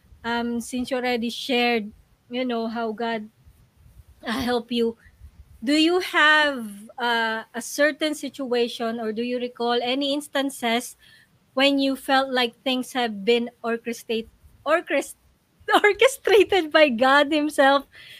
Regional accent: Philippines; being a Filipino, I know most of us are very sensitive to what our clients are saying

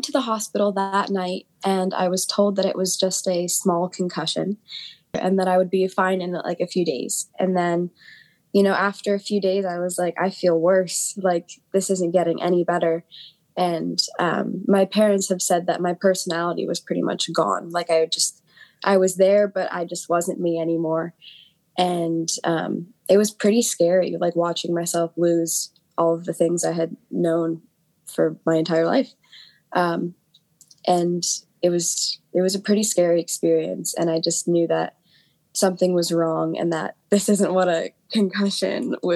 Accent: Pennsylvania, United States; I'm 18. I'm from Pennsylvania.

